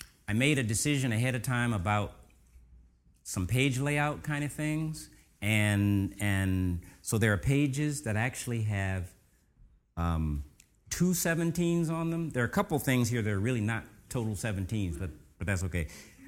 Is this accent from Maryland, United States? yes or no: yes; Salisbury, Maryland, United States; And I grew up in Salisbury, Maryland, at 614 Edison Street.